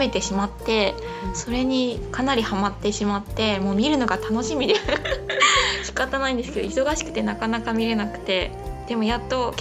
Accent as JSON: {"language": "Japanese", "region": "Osaka", "country": "Japan", "said": "しかも関西人だから、うん、なんかすごい意気投合して、うん、なんか私奈良なのみたいなこと言われて、私大阪なのみたいな感じ"}